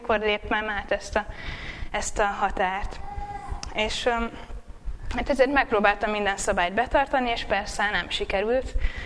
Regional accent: Barcs, Somogy, Hungary; moved away as an adult; now in Budapest, Hungary; Az Erikának a húga és Gábornak a felesége. Én is, ahogy a nővérem Barson nőttem fel, 18 éves koromig ott éltem. Amikor egyetemre jöttem, akkor költöztem fel Budapestre.

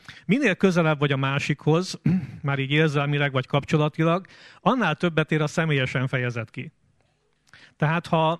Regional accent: Hungary; itt 90%-ban magyar emberek vagyunk

